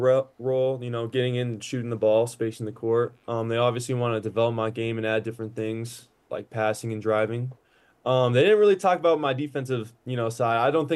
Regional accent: Seattle, Washington, United States; Yeah, so I spent my high school career in Seattle.

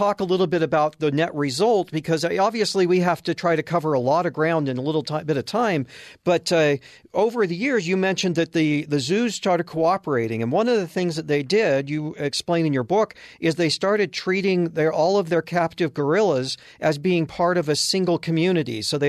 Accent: United States; I'm going to take partial credit just because I'm an American

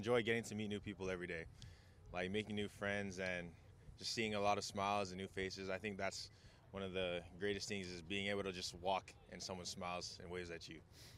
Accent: Hawaii, United States; I grew up in Kuku in Hawaii, and like if you know about their high school football, it's like a whole community

